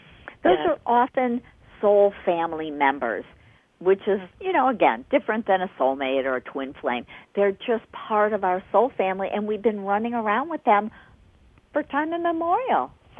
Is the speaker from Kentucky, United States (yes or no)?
no; Chicago, Illinois, United States; I grew up in Chicago in a neighborhood